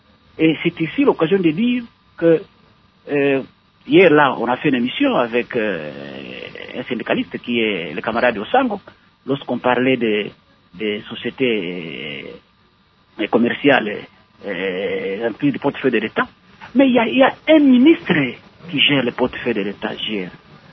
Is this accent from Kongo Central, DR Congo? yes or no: yes; Boma, Kongo Central, DR Congo; Le premier, moi, j'ai grandi, je suis né et j'ai grandi à Boma, dans le Bas-Congo. J'ai étudié dans une école qu'on a appelée à l'époque colonie scolaire de Boma.